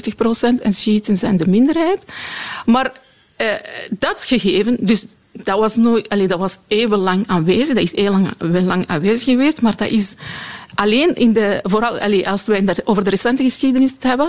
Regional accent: Morocco; Ik ben afkomstig uit Marokko. Dat is de mensen, de overgrote meerderheid zijn soenieten.

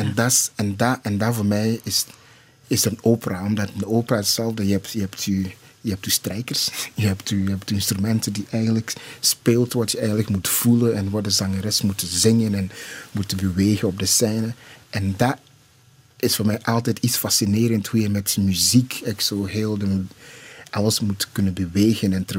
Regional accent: Ghana; now in Netherlands; Ik ben een Ghanese, ik ben een Afrikaan, ik ben een andere achtergrond. Maar ik woon in een Westerse samenleving

